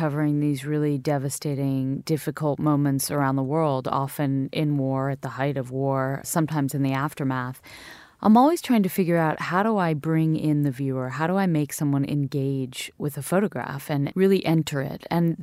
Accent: United States; I am an American journalist.

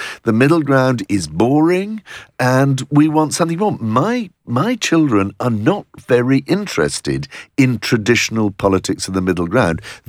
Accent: Islington, London, United Kingdom; I come from the People's Republic of South Islington, so I'm pretty close to Jeremy Corbyn

